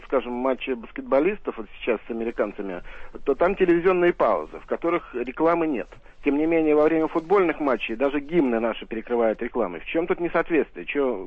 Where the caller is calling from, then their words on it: Saint Petersburg, Russia; Я из Петербурга.